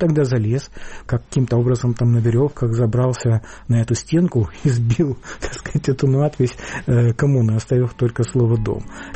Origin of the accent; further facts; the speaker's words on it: Bakhmut, Donetsk Oblast, Ukraine; born there; Родился на Донбассе, в городе, который раньше назывался Бахмут, потом стали называть его Артемовск, теперь он снова стал Бахмутом.